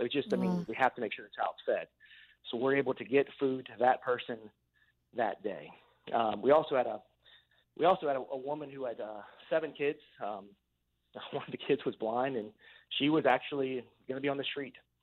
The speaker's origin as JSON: {"language": "English", "town": "Virginia Beach", "region": "Virginia", "country": "United States", "tie": "born or raised there", "said": "born and raised in Virginia Beach, I have six brothers and sisters, and we've been very blessed."}